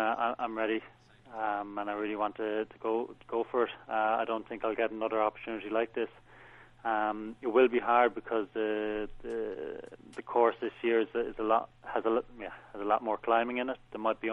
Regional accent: Ireland; I'm Irish

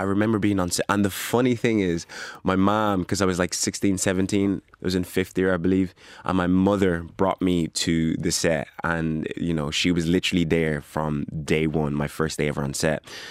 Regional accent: Leinster, Ireland; But I'm from Meath. I grew up in Meath my whole life.

